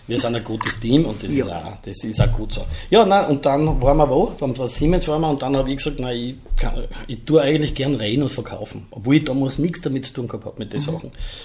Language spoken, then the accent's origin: German; Styria, Austria; Als Steirer haben sie mich nicht länger gehalten anscheinend und habe auch nie müssen nachdienen.